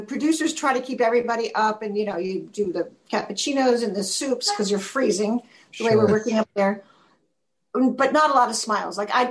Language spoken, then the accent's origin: English; Philadelphia, Pennsylvania, United States; Philadelphia.